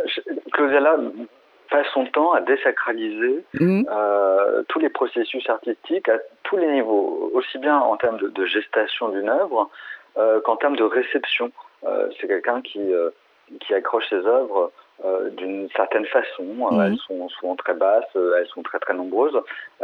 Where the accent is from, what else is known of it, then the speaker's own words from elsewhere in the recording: Paris, Île-de-France, France; moi, je suis parisien